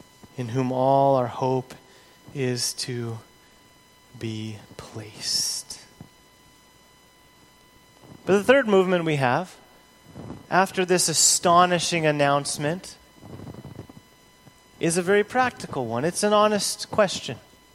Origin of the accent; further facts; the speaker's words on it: Canada; I'm Canadian, here I am, I'm living here